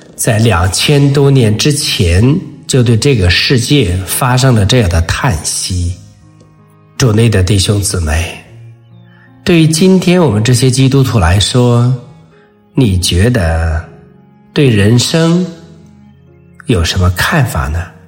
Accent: China; 就像我们中国人说，好人不长寿，坏人活千年。

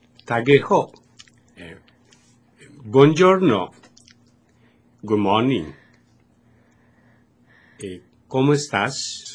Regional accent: Lazio, Italy; Chinese is a second language; 我的老家是在罗马附近39公里，离罗马39公里，但是交通很方便，从罗马到我的家乡就是走一条路，是叫做阿比亚安蒂卡

